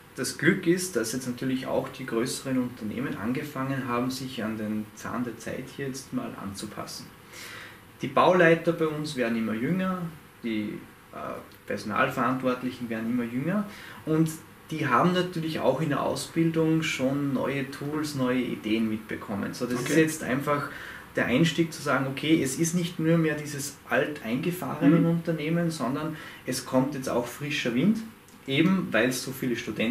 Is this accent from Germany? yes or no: no; Salzburg, Austria; ich komme aus Salzburg in Österreich.